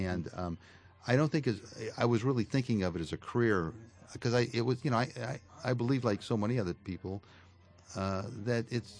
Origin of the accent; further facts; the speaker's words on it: Chicago, Illinois, United States; Well, I grew up in Chicago.